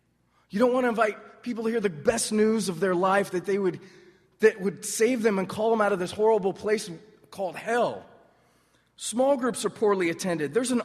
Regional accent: California, United States; I'm from California. Don't hold that against me, please.

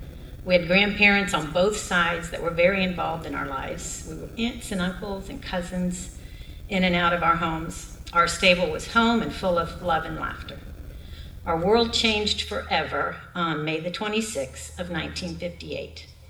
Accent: Sebring, Florida, United States; I have lived in Sebring almost my entire life.

